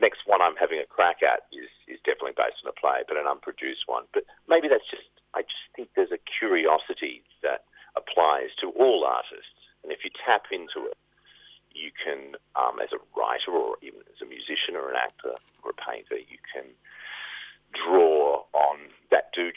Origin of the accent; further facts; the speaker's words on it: Perth, Western Australia, Australia; As an Australian growing up in Perth, and then during the 90s, with the Redfern speech and so on, you know, that stuff was always preying on my mind.